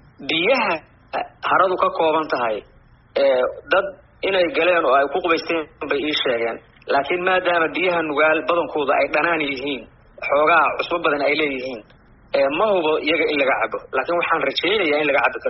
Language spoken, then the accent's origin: Somali; Nugaal, Somalia; hadeer anigu waxaan soo gaaray markaan yaraa durdurro waaweyn oo jiray oo hadeer badankoodii angageen.